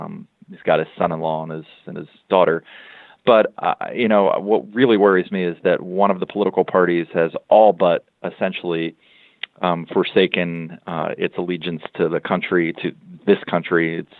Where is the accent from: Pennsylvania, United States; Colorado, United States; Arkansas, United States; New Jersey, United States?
New Jersey, United States; like a dozen other New Jersey newspapers. I'm just picking my hometown state as an example.